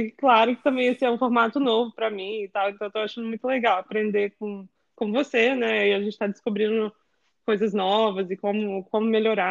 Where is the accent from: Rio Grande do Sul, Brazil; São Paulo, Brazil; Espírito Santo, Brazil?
Espírito Santo, Brazil; Vitória; moved away as an adult; now in United States; eu tenho 31 anos, eu tô morando na Flórida, eu mudei pra cá há 3 meses, mas eu sou de Vitória, né, também.